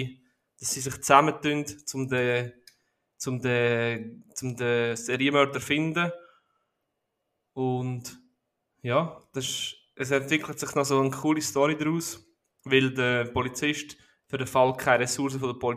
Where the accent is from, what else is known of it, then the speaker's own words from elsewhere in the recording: South Korea; ich meinte, ich komme aus Korea.